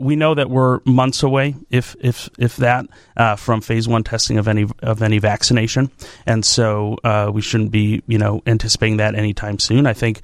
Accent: Oak Lawn, Illinois, United States; Yeah, I'm a Southside guy, born and raised in Oak Lawn

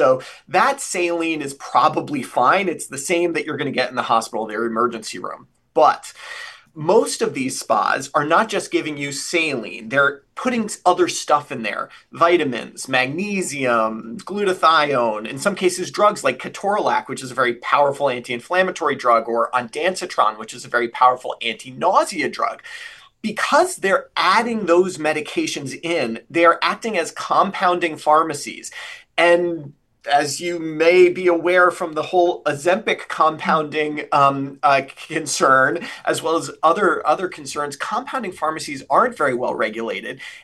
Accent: Connecticut, United States; And I've seen these IV so-called hydration spas springing up all over my home state of Connecticut as well.

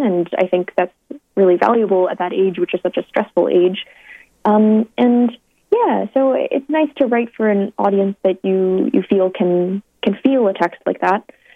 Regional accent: United States; Yeah, so I'm half Chinese and half Irish. My parents were immigrants. I'm American.

